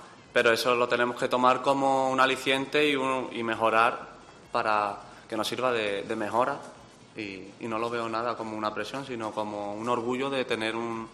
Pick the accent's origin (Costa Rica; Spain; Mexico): Spain; Andalusia; Como andaluz es un orgullo